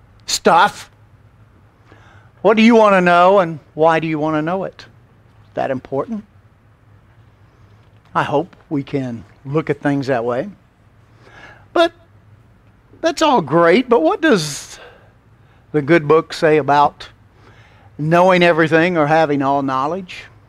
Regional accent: Tennessee, United States; I'm from Tennessee, so I can say that.

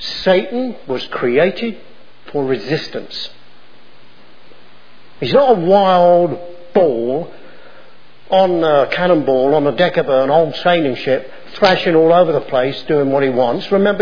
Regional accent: United Kingdom; I come from the British Isles.

